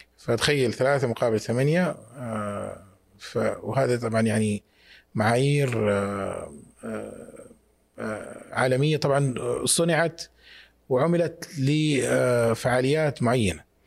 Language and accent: Arabic; Mecca, Makkah Province, Saudi Arabia; أكثر كثافة بشرية في العالم كفعالية عندنا في مكة أثناء الحج